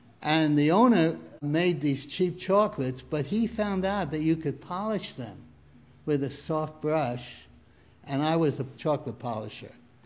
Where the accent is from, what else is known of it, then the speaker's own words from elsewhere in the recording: Brooklyn, New York, United States; moved away; I'm from New York City, Brooklyn, about 800 miles away.